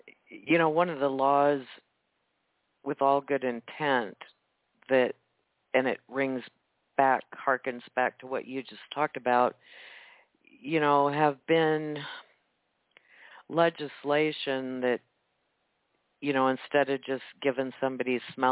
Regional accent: Nebraska, United States; You know, I'm from Husker land here, and I'm trying to think that we were called the Bug Eaters back then

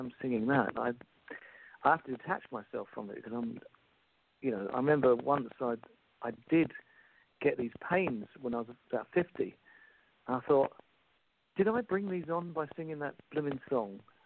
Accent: England, United Kingdom; because I'm, you know, being English, you just conditioned pessimist.

